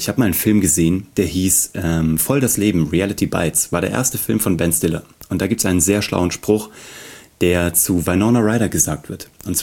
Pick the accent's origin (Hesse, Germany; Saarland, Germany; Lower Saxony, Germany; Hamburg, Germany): Hesse, Germany; Kassel; ich komme aus Kassel.